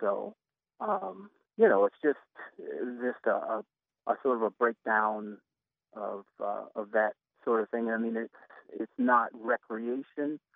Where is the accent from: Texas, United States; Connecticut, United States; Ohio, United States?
Ohio, United States; Columbus; Well, you know, Hoover Dam up there, I'm not sure, off Sunbury Road, I believe, mm-hmm. if I recall correctly. That was my place. That's where I connected with nature as a kid.